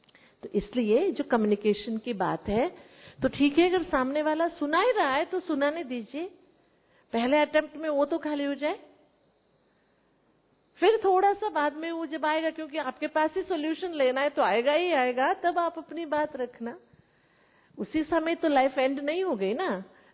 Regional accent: Karnataka, India; मैं कर्नाटक से हूँ

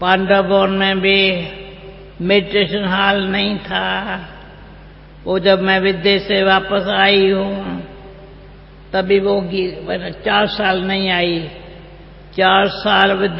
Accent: India; भारत, मैं भारत से आई हूं तो नमस्ते करेंगे।

